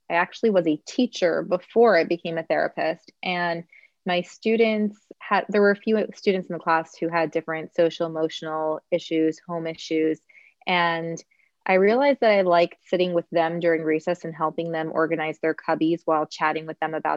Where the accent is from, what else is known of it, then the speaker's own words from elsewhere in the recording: Miami, Florida, United States; also born or lived in New York; I was born and raised in Miami, lived in New York for the last 7 years.